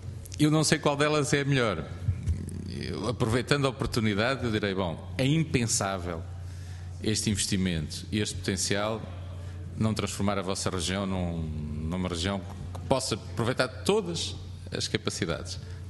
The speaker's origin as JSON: {"language": "Portuguese", "region": "Viseu", "country": "Portugal", "said": "Eu sou de Viseu, única capital do distrito que não tem caminhos de ferro, mas tem previsto um corredor norte Aveiro-Salamanca."}